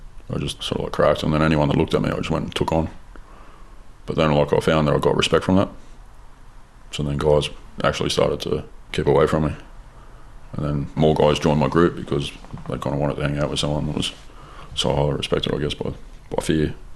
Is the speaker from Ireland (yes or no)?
no; Blacktown, New South Wales, Australia; I grew up in Western Sydney, so Blacktown. It was all mainly like just white Australians. Everyone was pretty poor.